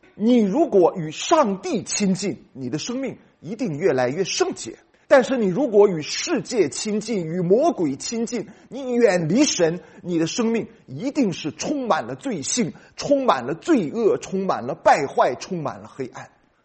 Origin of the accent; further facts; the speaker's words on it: China; 因为我们中国人的传统的信仰核心是利益。我们这些民间的信仰，我们中国人传统的信仰